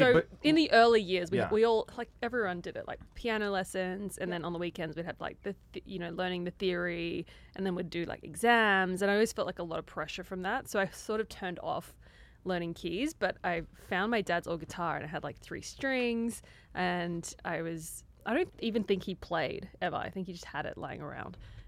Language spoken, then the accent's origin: English; Papua New Guinea; We grew up in Papua New Guinea, yeah.